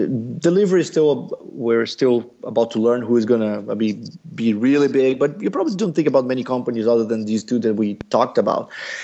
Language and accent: English; Curitiba, Paraná, Brazil; moved away as an adult; I was born in Brazil, though my mother is from Argentina and my dad is from Brazil. I come from a city in the south of Brazil, it's Curitiba. And then in 2005, I decided to get my MBA at Stanford in the U.S. So I moved to the U.S. in 2005.